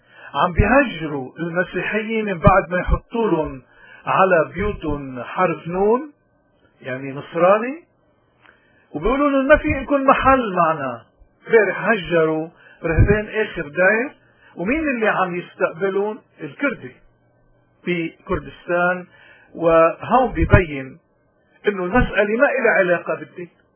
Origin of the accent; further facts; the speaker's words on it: Lebanon; ونحن كلبنانيين نحن من حقنا كلبنانيين نعيش بأمن وبسلام وبحرية